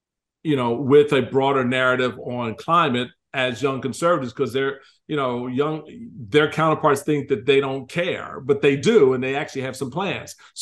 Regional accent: Washington, District of Columbia, United States; But I'm thinking about an … growing up in Washington, D.C., and, you know, as a Black Republican in a Democratic household, surrounded by Democrats

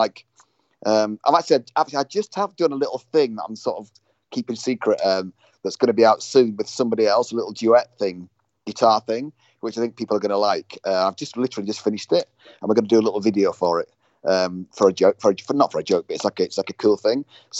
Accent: Edinburgh, Scotland, United Kingdom; Yeah, Edinburgh on Arthur's Seat, because Edinburgh's my hometown, right?

